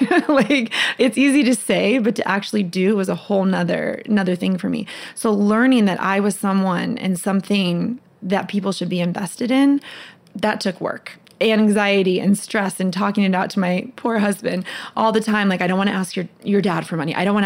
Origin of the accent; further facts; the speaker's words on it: United States; And then as much as I'm Lebanese American and I love Lebanese food